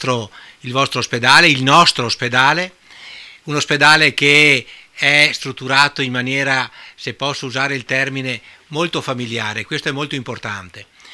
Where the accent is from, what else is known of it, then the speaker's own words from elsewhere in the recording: Oderzo, Veneto, Italy; io vengo da Oderzo